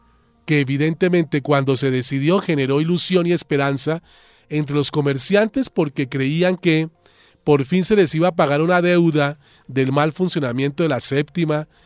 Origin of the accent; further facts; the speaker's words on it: Bogotá, Colombia; que en suma casi que somos todos los bogotanos